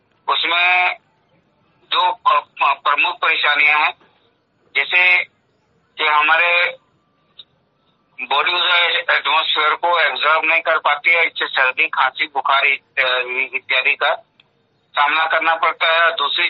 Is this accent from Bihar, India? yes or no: no; Jammu, Jammu and Kashmir, India; जम्मू जिला का निवासी हूँ।